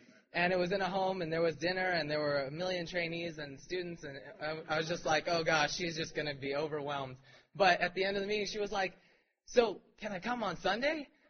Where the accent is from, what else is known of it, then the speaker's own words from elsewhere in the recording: Torrance, California, United States; By the way … from Torrance. If you don't know where Torrance is, it's south of L.A.